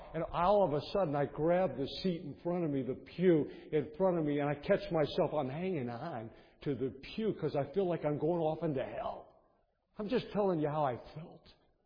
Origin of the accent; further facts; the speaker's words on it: Chicago, Illinois, United States; I'm from Chicago, Illinois, and I'm not a Baptist.